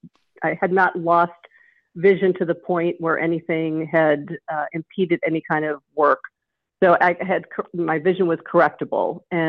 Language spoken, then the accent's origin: English; St. Louis, Missouri, United States; We're a Italian Catholic family here. We grew up here in St. Louis.